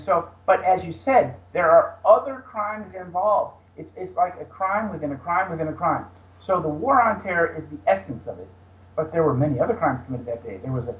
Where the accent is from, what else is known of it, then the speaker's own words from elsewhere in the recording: Chicago, Illinois, United States; A lot of these politicians, like I'm from Chicago, Illinois originally